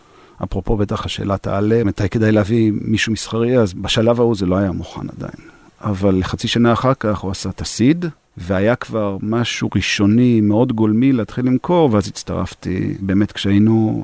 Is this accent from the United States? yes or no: yes; United States; first language English; Hebrew is a second language; now in Israel; אני גדלתי בארצות הברית, אז יש לי אנגלית, שפת אם